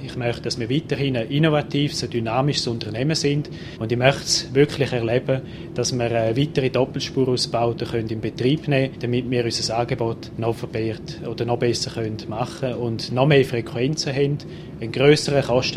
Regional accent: Graubünden, Switzerland; accent: Bündner dialect; now in Stans, Switzerland; Mein Dialekt kommt aus dem Bündnerland, das ist richtig. Ich fühle mich darum auch sehr wohl hier in der Zentralschweiz.

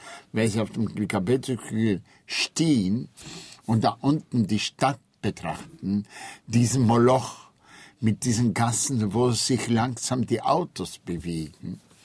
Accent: Istanbul, Turkey; Also meine Heimatstadt ist Istanbul. Wenn man mich fragt, woher kommen Sie? Ich sage immer, ich bin Istanbuler. Aber die Türkei ist nicht meine Heimat. Denn ich bin zu einer Zeit geboren und aufgewachsen in Istanbul

